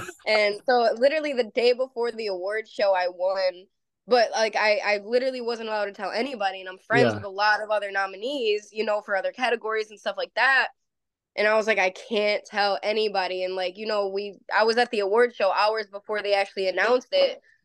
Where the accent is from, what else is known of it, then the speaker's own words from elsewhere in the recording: Syracuse, New York, United States; It's rough. You know, I didn't grow up in like a very good part of the city. I definitely grew up in the ghetto.